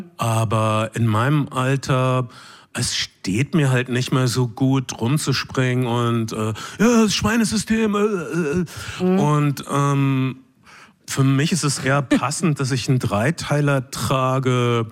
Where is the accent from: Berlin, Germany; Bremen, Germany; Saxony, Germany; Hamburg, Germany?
Hamburg, Germany; Zum Beispiel in meiner Heimatstadt Hamburg